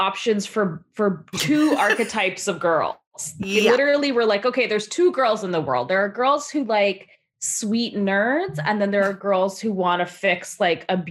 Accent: Canada; I was also growing up in Canada. So like the channels we got weren't always the same.

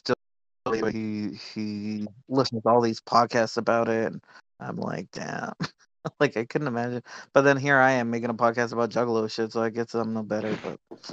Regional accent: Los Angeles, California, United States; I'm from Los Angeles, and it's hard as fuck to get out there.

